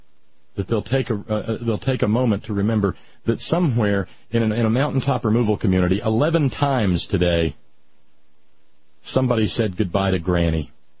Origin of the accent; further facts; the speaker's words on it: Appalachia, United States; I'm an Appalachian and I got a voice and I'm using it right now and I'm calling them out.